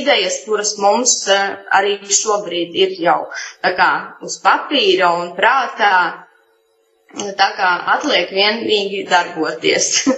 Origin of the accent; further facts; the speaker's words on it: Zebrene, Dobele Municipality, Latvia; Jā, es pati nāku no Zebrenes, tā kā esmu dzimusi un augusi Zebrenē